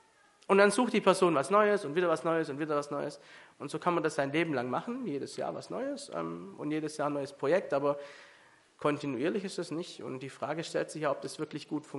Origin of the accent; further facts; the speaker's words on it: Baden-Württemberg, Germany; Als Schwabe selber und auch mit Blick auf die Schwaben kann ich sagen